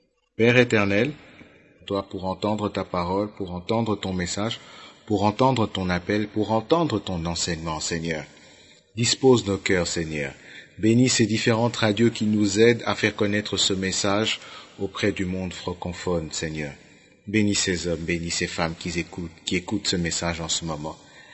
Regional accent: Kinshasa, DR Congo; Pourquoi je suis congolais de Kinshasa et non pas congolais de Brazzaville?

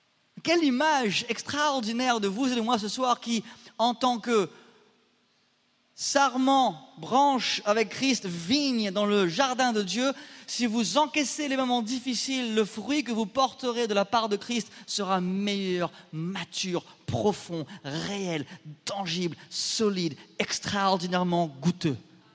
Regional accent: France; ils savent que je suis français.

